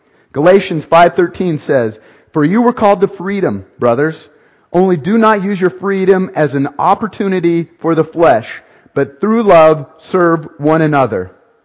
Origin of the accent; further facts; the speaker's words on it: Riverton, Wyoming, United States; Years ago, I was a senior, must have been a senior in high school. I grew up in Riverton, Wyoming.